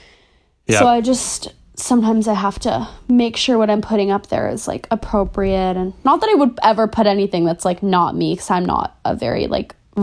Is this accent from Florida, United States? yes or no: yes; Fort Lauderdale, Florida, United States; I didn't grow up in LA. I grew up in Florida.